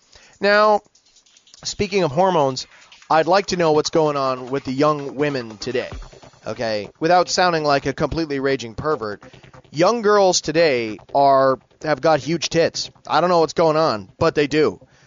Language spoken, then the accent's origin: English; Canada; Really, I mean, you have enough prisons down there to make being a Canadian illegal, and you could throw us in jail.